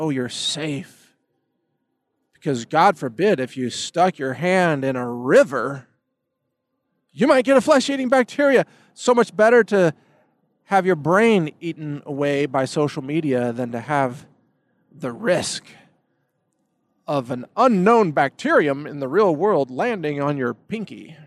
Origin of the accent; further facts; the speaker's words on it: Midwest, United States; I grew up in the Midwest, and as a child, I had an opportunity to explore the real physical world.